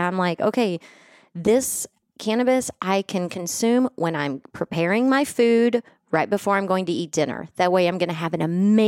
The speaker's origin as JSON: {"language": "English", "region": "Texas", "country": "United States", "tie": "born or raised there", "said": "Well, in hell, where I grew up in West Texas in the 80s, I mean, everything's in a box."}